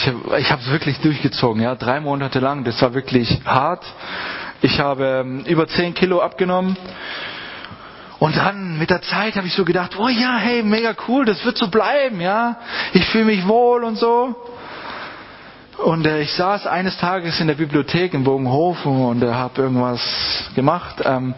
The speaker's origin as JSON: {"language": "German", "region": "Baden-Württemberg", "country": "Germany", "said": "Ich bin aus dem Schwarzwald eben."}